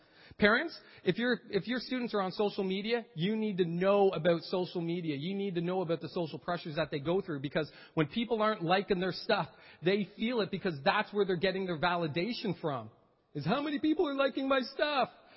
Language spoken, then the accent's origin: English; Canada; I know we're Canadian.